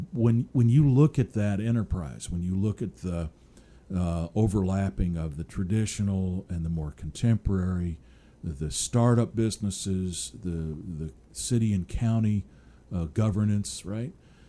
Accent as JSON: {"language": "English", "town": "Seattle", "region": "Washington", "country": "United States", "tie": "born or raised there", "lives_now": "Tallahassee, United States", "said": "Well, I grew up in the Seattle area. So when I got here, I went through a lot of culture shock."}